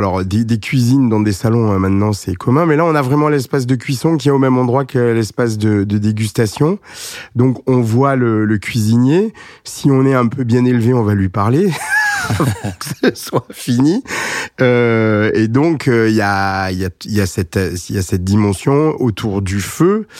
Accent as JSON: {"language": "French", "town": "Arles", "region": "Provence-Alpes-Côte d'Azur", "country": "France", "said": "moi, je suis un Provençal typique, puis en plus, je suis Camarguais, donc je suis Arlésien. Donc, on est dans une zone d'élevage."}